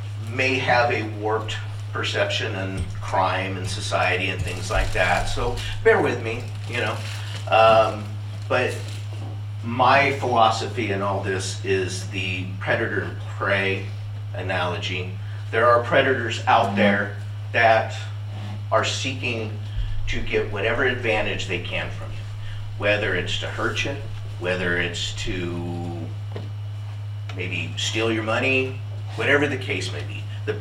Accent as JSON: {"language": "English", "region": "California", "country": "United States", "said": "And you know, you heard that I was from California"}